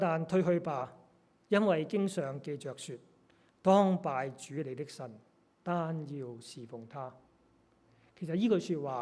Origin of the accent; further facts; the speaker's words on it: Australia; 其实我们澳洲人应该明白的